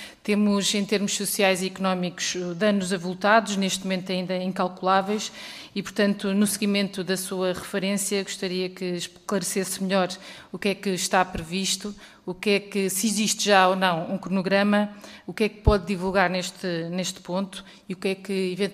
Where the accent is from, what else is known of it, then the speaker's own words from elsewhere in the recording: Leiria, Portugal; Eu sou de Leiria, residente e eleita pelo Distrito de Leiria.